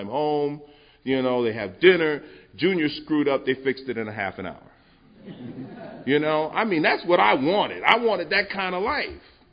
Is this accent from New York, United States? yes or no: yes; New York, United States; I grew up in New York, where they make it, South Bronx, where they make all the movies at.